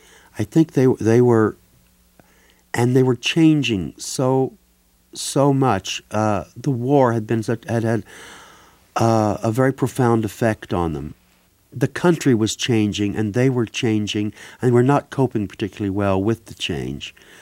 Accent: Lebanon, Missouri, United States; born there; Yeah, I was born in Lebanon.

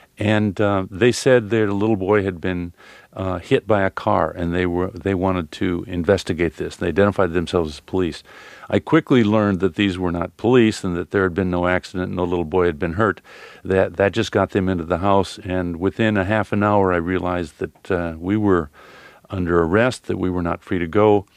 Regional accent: United States; I'm a journalist, I'm protected because I'm an American

